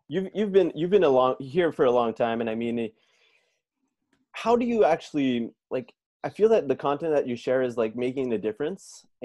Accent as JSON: {"language": "English", "town": "Toronto", "region": "Ontario", "country": "Canada", "tie": "born there", "first_language": "French", "second_language": "English", "said": "Yes, it's my first language, actually."}